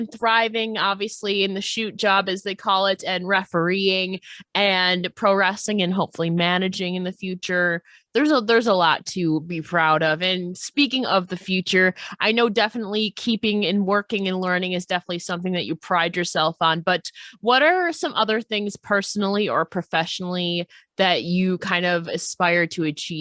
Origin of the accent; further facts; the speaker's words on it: New York, United States; Like I'm from New York State too.